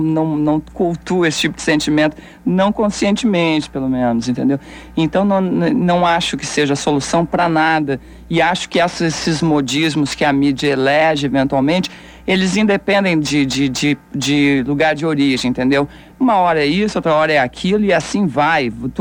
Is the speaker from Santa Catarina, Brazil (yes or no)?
no; Bahia, Brazil; Pô, cara, o negócio é o seguinte, eu sou baiana.